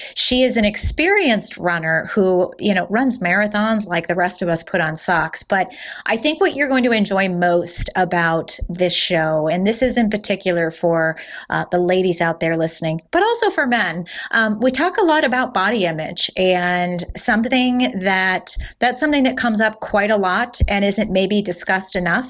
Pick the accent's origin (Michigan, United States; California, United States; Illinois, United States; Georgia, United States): Illinois, United States; Chicago; accent: Chicago; now in Austin, United States; I just have that kind of like Chicago accent. I'm down in Austin, Texas right now, but people still say, I can tell you're from Chicago